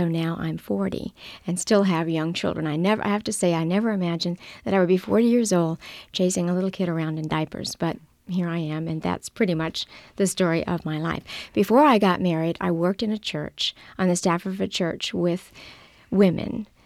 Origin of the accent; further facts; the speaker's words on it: New Orleans, Louisiana, United States; I grew up in New Orleans, and I lived in a family that was not Christian.